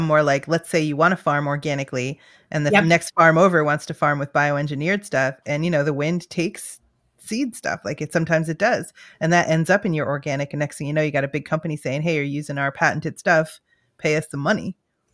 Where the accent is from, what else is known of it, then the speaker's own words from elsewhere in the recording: Boston, Massachusetts, United States; I'm from Boston. I do not want to talk to my neighbors.